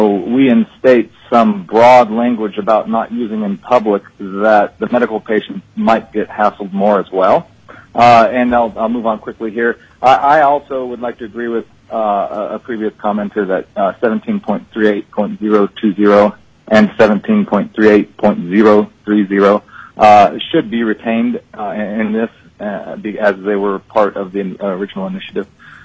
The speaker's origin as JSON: {"language": "English", "town": "Kasilof", "region": "Alaska", "country": "United States", "said": "I'm from Kisilov, Alaska."}